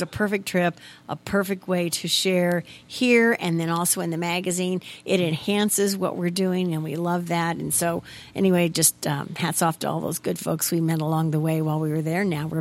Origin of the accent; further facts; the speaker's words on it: Vandalia, Illinois, United States; And as we talked then, he also said, my sister currently lives in Vandalia. And I'm like, that's my hometown.